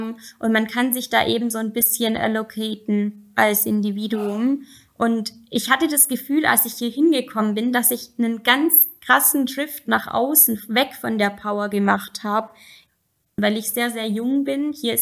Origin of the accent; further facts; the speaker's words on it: Germany; ich bin in Deutschland christlich aufgewachsen, aber ich lebe hier mit einer muslimischen Familie